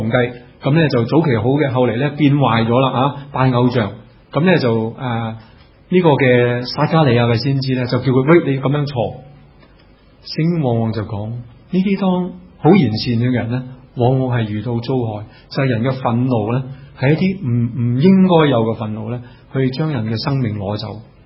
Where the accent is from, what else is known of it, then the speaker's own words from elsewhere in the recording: Guangdong, China; 我哋广东人呢好即係好似人话啲研究呢广东话呢嘅粗俗语呢係比其他嘅方言更加厉害。